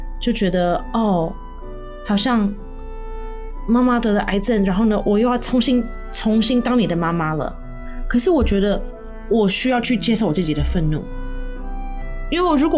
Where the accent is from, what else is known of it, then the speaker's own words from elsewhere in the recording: United States; 小时候啊我们在美国长大